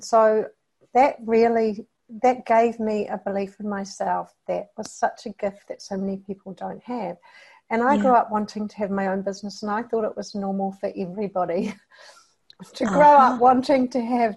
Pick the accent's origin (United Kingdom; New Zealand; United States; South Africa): New Zealand; moved away as an adult; now in Australia; So I'm a New Zealander. I'm one of those many New Zealanders who've jumped the ditch